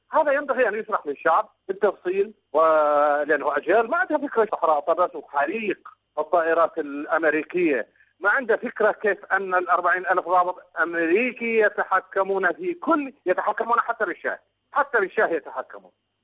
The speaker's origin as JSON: {"language": "Arabic", "country": "Iraq", "said": "أنا كرجل عراقي"}